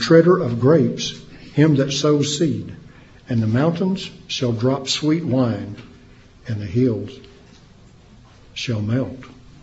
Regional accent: Texas, United States; So I'm from West Texas.

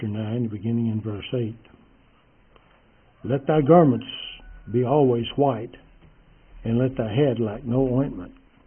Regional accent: Texas, United States; As a Texan, I'd like to just deviate for a moment to something that's a puzzlement, as they say. White horses. I was raised on a ranch, and I became very close to horses.

